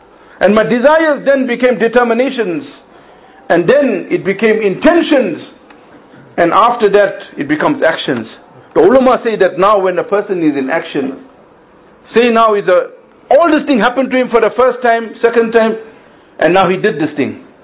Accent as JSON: {"language": "English", "town": "Durban", "region": "KwaZulu-Natal", "country": "South Africa", "said": "Now you see, we come from Durban."}